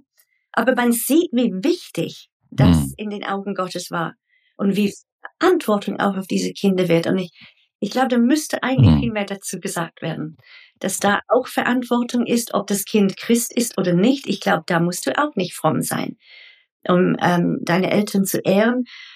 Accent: Nigeria; Also ich bin in Nigeria groß geworden, wir hatten einen Krieg, ich war 7, habe Leichen gesehen.

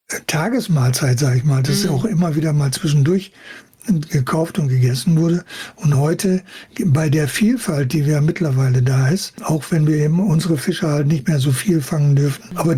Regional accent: Kiel, Schleswig-Holstein, Germany; born there; Und ich bin in Kiel geboren

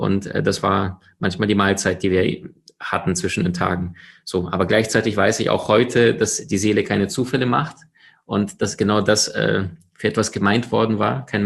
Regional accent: Crimea, Ukraine; also born or lived in Siberia, Russia; Geboren in Sibirien, aufgewachsen auf der Halbinsel Krim am Schwarzen Meer.

